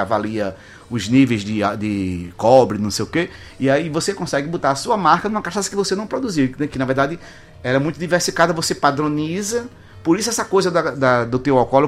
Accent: Paraíba, Brazil; não é porque eu sou paraibano, não, que eu tomei no Brasil é produzida na Paraíba

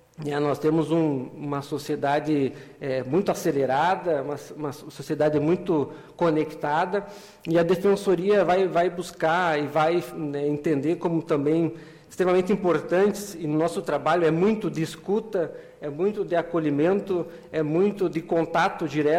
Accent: Frederico Westphalen, Rio Grande do Sul, Brazil; Sou natural de Frederico, assim, com muito orgulho, então também é a minha casa.

